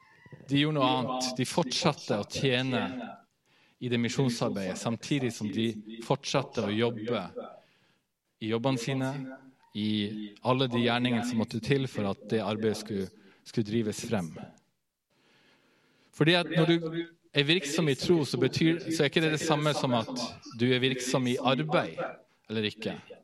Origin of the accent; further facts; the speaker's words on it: Berlevåg, Finnmark, Norway; Berlevåg i Finnmark, der jeg vokste opp, da husker jeg et navn i Finnmark.